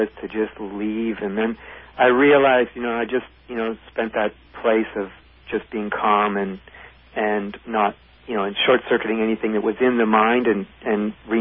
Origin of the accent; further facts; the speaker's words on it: Canada; also born or lived in Bay Area; now in Portland, United States; I'm actually from Canada, but I moved here a month ago from the Bay Area.